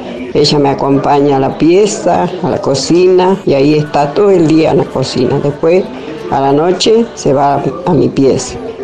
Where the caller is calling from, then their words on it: Tucumán, Argentina; de Tucumán, soy una portadora de ese día, como al mes más o menos.